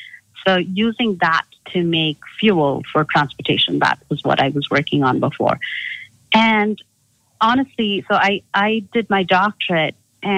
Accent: India; now in United States; No. So I actually grew up in India.

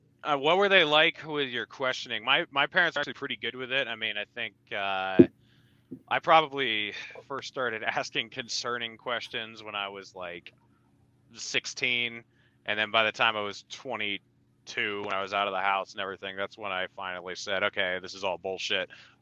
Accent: New Hampshire, United States; I grew up in New Hampshire. My parents were Baptist, not Catholic, but same deal.

